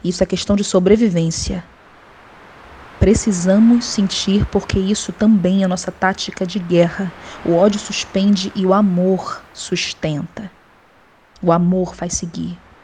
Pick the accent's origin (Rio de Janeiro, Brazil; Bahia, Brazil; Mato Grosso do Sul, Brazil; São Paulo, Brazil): Rio de Janeiro, Brazil; Sou aqui do Rio de Janeiro.